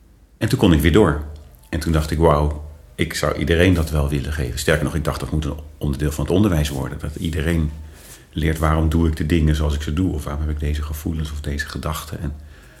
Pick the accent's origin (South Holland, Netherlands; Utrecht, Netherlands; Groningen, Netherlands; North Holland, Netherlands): South Holland, Netherlands; The Hague; En ik zei altijd gekscherend, ik ben van de Schilderswijk naar de Villawijk gegaan in mijn leven. Maar op mijn 25e kon ik dat een soort van niet meer combineren. Want ik voelde me ook thuis in Den Haag. En ik voelde me ook thuis in mijn nieuwe omgeving.